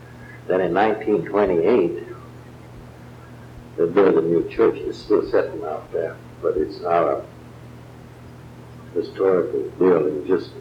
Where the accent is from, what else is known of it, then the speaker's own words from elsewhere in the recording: Farmdale, Texas, United States; And I came from Farmdale, Texas, Milam County. That's close to Rockville.